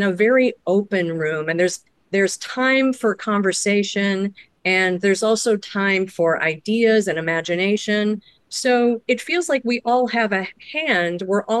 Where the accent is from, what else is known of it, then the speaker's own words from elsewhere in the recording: Chicago, Illinois, United States; And I come from Chicago, where a lot of new stuff is like, new plays come from everywhere